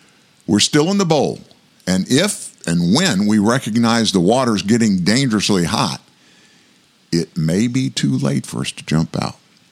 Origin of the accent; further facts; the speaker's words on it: Louisiana, United States; and I grew up in South Louisiana. And of course, when that election took place, South Louisiana is very Catholic